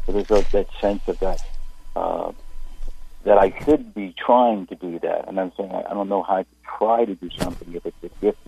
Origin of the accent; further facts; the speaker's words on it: New York, United States; Yeah, I'm from New York. I'm just outside New York City